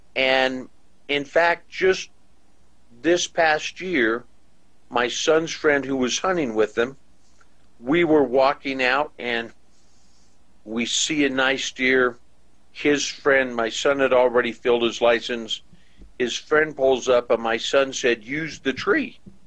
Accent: Colorado, United States; I'm a fifth generation Coloradoan, born and raised in Colorado. So my roots in Colorado go back to the farming and ranching community.

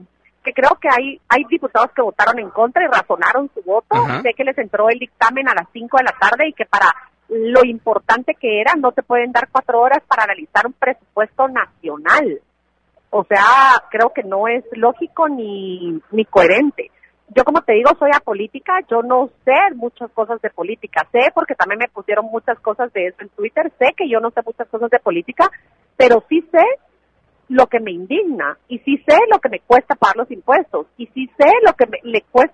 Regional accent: Guatemala; soy guatemalteca que paga sus impuestos.

